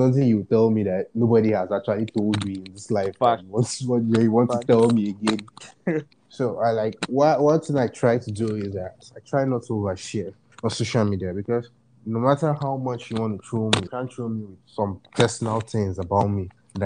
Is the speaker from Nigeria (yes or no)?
yes; Akwa Ibom, Nigeria; Because when you tell them, okay, I'm from Akwa Ibom